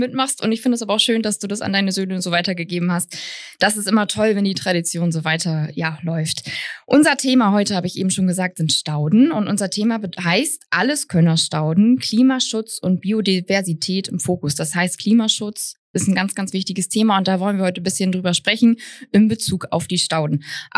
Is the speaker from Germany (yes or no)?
yes; Northern Germany, Germany; und ich komme ja auch aus dem Norden oben